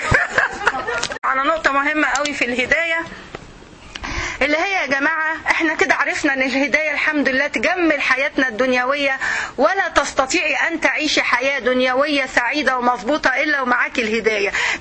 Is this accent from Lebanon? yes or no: no; Egypt; now in United States; احنا عندنا في مصر التدخين عالي جدا